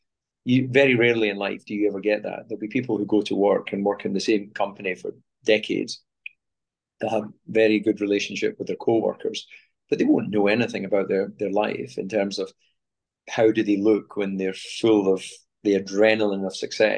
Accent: Scotland, United Kingdom; as a young boy karting and growing up in Scotland, I think I was fascinated by foreigners.

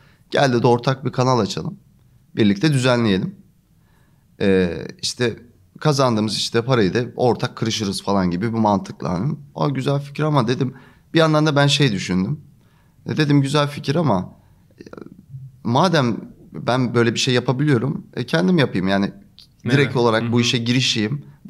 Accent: Sinop, Turkey; Şimdi ben Sinop'ta şeyde doğdum, böyle küçük bir kasaba mı diyeyim, böyle deniz kenarı bir yerde doğdum. O yüzden denizi çok severim bu arada. Ve işte orada belli bir dönem, hani orada yaşadıktan sonra Sinop'un merkezine geçip orada lise, Güzel Sanatlar Lisesi'ni okudum.

